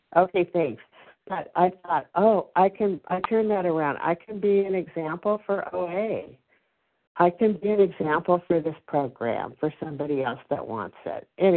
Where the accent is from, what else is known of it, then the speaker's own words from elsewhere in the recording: California, United States; I'm from California.